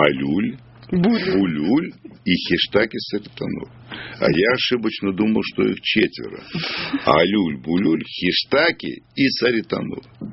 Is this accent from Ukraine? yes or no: no; Georgia; что я вот грузин